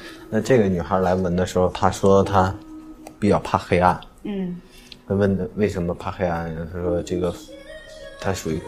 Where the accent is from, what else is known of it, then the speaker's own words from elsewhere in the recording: Northeast China, China; 我是来自东北的，出生在东北。